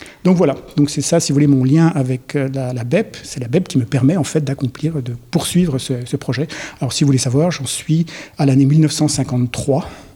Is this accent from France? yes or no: yes; France; moved away as an adult; now in United States; Je suis parti de France quand j'avais 30-31 ans et je suis resté aux États-Unis, d'abord sur la côte ouest, à la Silicon Valley.